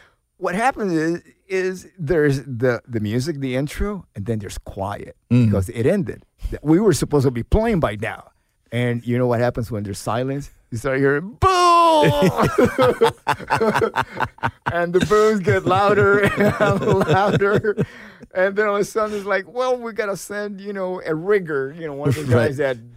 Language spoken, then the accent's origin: English; Miami, Florida, United States; And, you know, for me, I grew up playing in Miami, which was more of a loungy club, you know, type of environment. Then I went to the Midwest